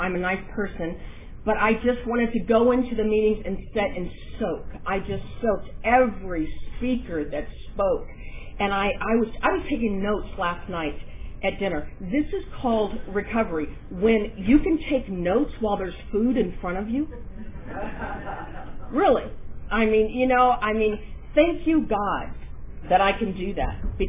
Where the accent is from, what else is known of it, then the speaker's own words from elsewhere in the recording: Darby, United States; now in Redlands, United States; I grew up in Darby, at Darby, and then I left. I went out to the Inland Empire. I'm now in Redlands.